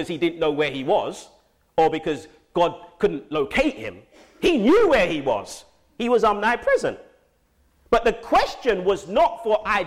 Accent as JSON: {"language": "English", "region": "London", "country": "United Kingdom", "tie": "born or raised there", "said": "growing up in Southeast London, in an urban community church"}